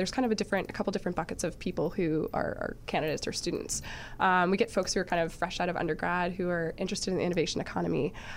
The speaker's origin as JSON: {"language": "English", "town": "Boston", "region": "Massachusetts", "country": "United States", "said": "I mentioned kind of briefly, I was from the Boston area, actually."}